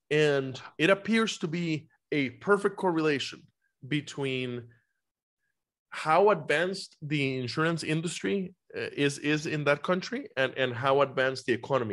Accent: Costa Rica; I come from Costa Rica myself. When I was growing up, so yeah.

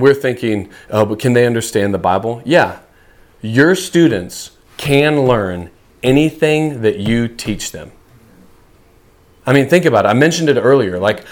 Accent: Kentucky, United States; I mean, I grew up in Kentucky, so it's really, there's just one border

